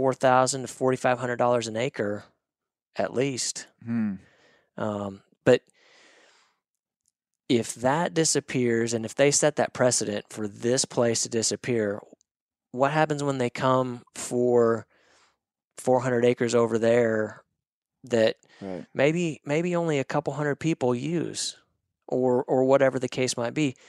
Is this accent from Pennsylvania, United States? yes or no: no; Arkansas, United States; grew up in Northwest Arkansas. I love the Razorbacks.